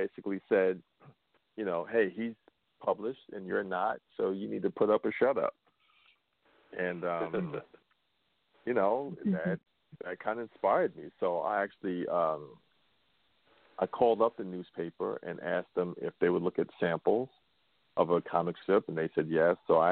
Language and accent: English; New York City, New York, United States; I grew up in Washington Heights, right off of Harlem in New York City.